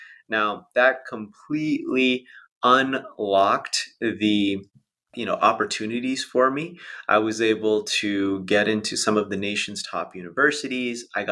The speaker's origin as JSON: {"language": "English", "town": "Las Vegas", "region": "Nevada", "country": "United States", "tie": "born or raised there", "said": "I grew up in Las Vegas, Nevada, which is the 49th out of 50th public school district in the nation."}